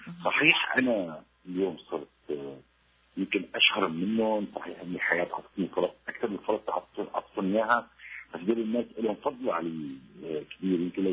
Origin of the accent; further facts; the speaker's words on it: Syria; كوني سوري هذا شيء بدعوني للفخر، وكوني خلقت بهالبلد